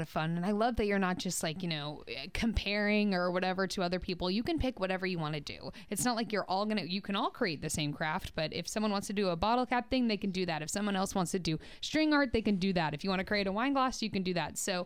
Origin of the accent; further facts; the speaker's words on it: Florida, United States; I'm from South Florida.